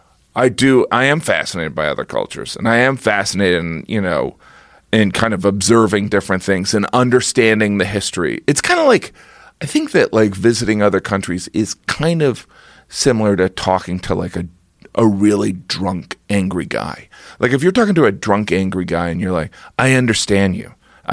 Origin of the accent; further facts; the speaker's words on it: United States; And I am an American, so I can just kind of horse around for 10 minutes.